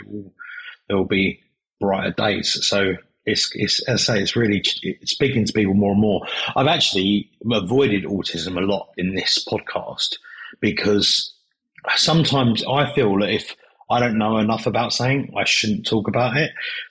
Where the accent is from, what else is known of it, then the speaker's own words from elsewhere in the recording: United Kingdom; Yeah, we are British and very cynical.